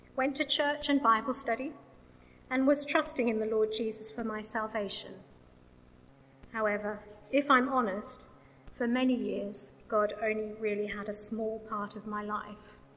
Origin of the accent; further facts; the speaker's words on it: Tasmania, Australia; moved away as an adult; now in Oxford, United Kingdom; I grew up in Tasmania. I moved to Oxford 10 years ago to work for the university